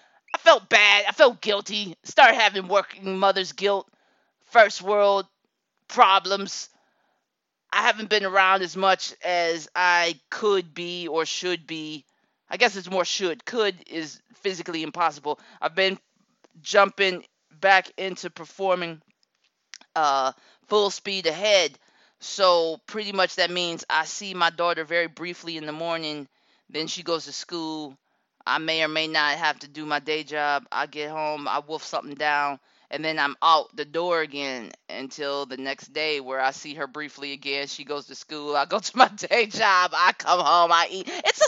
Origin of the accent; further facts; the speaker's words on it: Akron, Ohio, United States; I grew up poor in Akron, Ohio. Yeah, you know it. I grew up poor